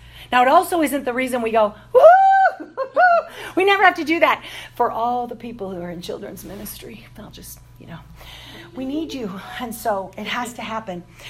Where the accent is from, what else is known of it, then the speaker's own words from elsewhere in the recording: Wisconsin, United States; moved away; I have to confess to you, I had to look on a map where North Carolina was. I was from Wisconsin. I didn't know.